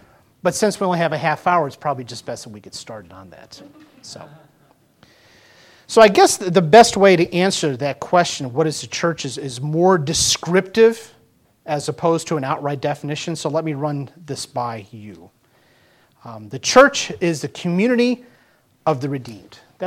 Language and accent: English; Gibsonton, Florida, United States; The church that I grew up in Gibsonton, Florida, carnival capital of the world, I called my pastor Brother Mac.